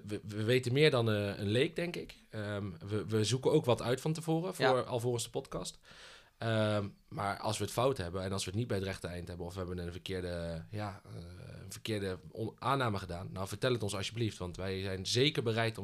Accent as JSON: {"language": "Dutch", "town": "Wijchen", "region": "Gelderland", "country": "Netherlands", "tie": "born or raised there", "also_born_or_lived": "Bologna / Antwerpen", "said": "Ja, ik kom uit het mooie Wijchen, onder de rook van Nijmegen. Geboren en getogen en heel mijn leven daar gewoond. Met een klein uitstapje naar Bologna en een klein uitstapje naar Antwerpen."}